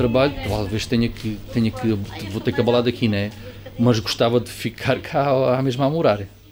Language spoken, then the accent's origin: Portuguese; Casa Branca, Portugal; Moro em Casa Branca, trabalho em Casa Branca e então sou mesmo da Casa Branca.